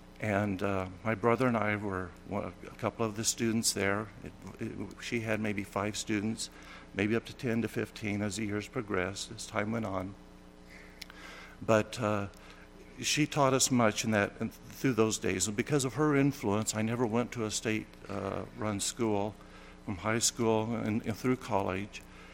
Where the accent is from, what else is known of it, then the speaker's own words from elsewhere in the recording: New Mexico, United States; As far as a testimony, I was born and raised in New Mexico.